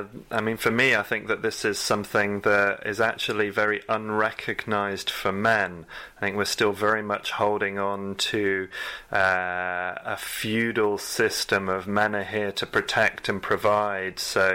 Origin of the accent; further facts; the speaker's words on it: England, United Kingdom; I mean, as an Englishman, that takes right back to, you know, British stiff upper lip.